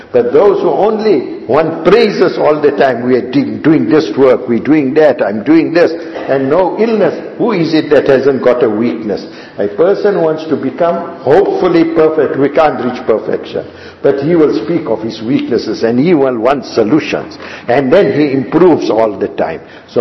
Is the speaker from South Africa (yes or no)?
yes; South Africa; And we are proud South African Muslims, top Muslims.